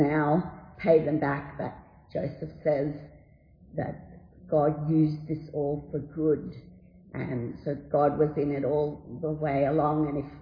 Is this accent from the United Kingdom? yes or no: no; Papua New Guinea; So I was born in 1974 in Papua New Guinea. And growing up in Papua New Guinea, I had friends from many different countries.